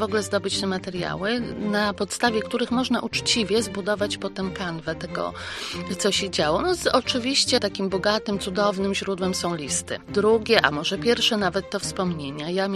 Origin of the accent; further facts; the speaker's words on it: Podlaskie Voivodeship, Poland; wychowałam się niedaleko Kamiennego Dworu, ostatniego domu polskiego Aleksandry, bo jest on koło Łap na Podlasiu.